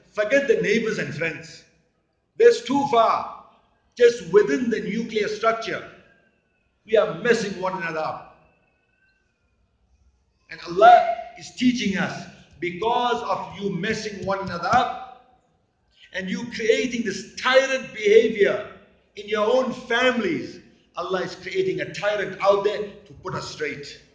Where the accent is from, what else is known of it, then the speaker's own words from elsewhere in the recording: South Africa; I come from South Africa.